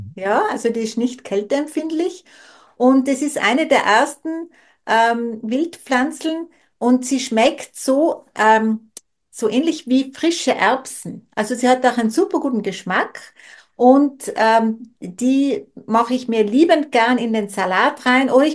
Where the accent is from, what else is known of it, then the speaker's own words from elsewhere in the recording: Tyrol, Austria; now in Kufstein, Austria; ich stamme ja ursprünglich aus dem Zillertal, da wo das ja ganz leicht auch einfach in den nächsten Wald rein. Und jetzt wohne ich auch, zwar in der Stadt, aber das ist ja für ich sage immer, das ist eine Stadt am Land, Kufstein.